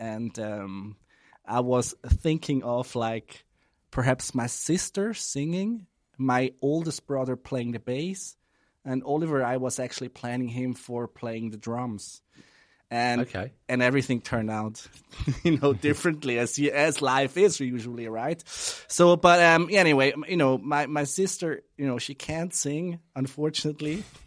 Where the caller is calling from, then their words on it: Switzerland; From Switzerland, so it's also Central European time, right?